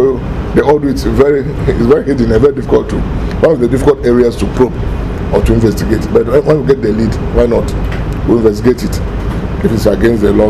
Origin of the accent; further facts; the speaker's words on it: Ghana; But we, as Ghanaian policemen, have tried to be, as I said, very neutral, adopt a middle position, be impartial as possible.